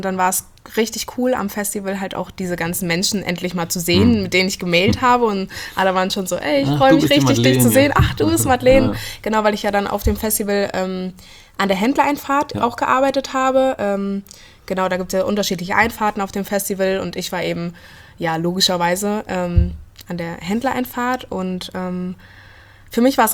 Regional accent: Blankenau, Hesse, Germany; also born or lived in Fulda; geboren bin ich in Fulda, aber aufgewachsen in Blankenau. Also das ist, liegt in der Gemeinde Hosenfeld, das ist so 18 Kilometer von hier entfernt. Genau, und war eigentlich schon immer in Fulda und bin hier auch auf die Schule gegangen.

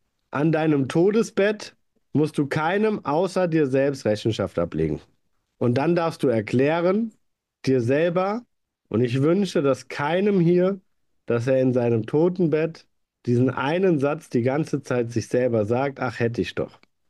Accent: Frankfurt, Hesse, Germany; moved away as an adult; now in Austria; Ich bin direkt nach meinem Abitur von Frankfurt nach Österreich gezogen.

